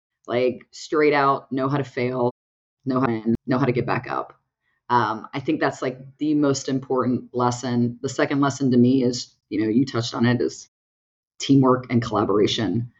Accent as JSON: {"language": "English", "town": "Houston", "region": "Texas", "country": "United States", "said": "we're both from Houston, … and I are both actually from Houston, Texas."}